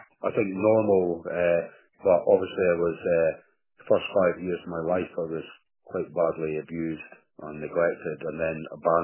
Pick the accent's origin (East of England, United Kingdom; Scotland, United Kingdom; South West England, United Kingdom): Scotland, United Kingdom; Sorry, I'm Scottish, I'm used to swearing.